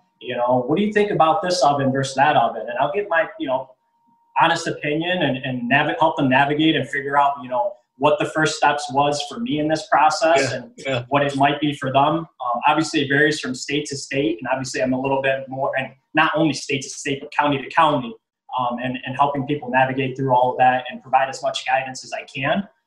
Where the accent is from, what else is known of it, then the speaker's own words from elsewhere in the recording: New York City, New York, United States; And I actually was born and raised in the South Bronx in New York City.